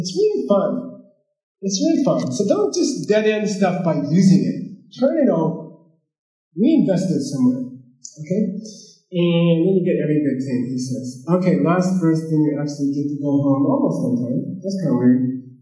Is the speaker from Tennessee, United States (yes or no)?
no; California, United States; I was from California. I wanted to surf in Del Mar.